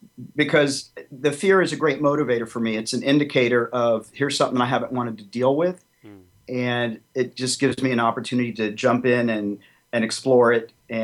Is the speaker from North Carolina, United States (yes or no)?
no; Tennessee, United States; you know, I grew up in Tennessee, and I decided that I wanted to be an accountant